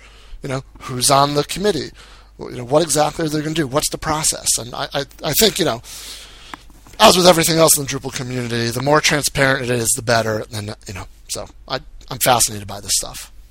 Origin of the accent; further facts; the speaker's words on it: New England, United States; So I grew up in New England, yeah.